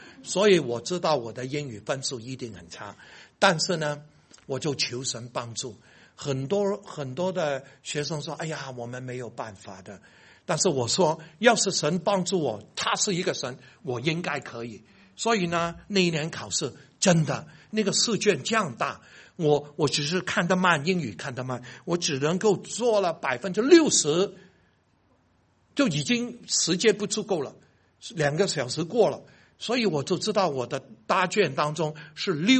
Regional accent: Hong Kong; 我说不怕蚊子，我从香港来很多蚊子

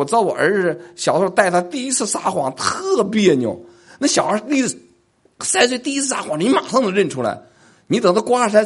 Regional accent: China; 我们作为中国人，西方现在的观念叫良心

